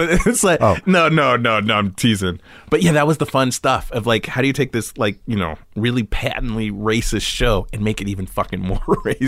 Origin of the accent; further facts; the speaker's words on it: California, United States; it starts from these little stupid things growing up in California, you know, having a lemon tree in the backyard, you know?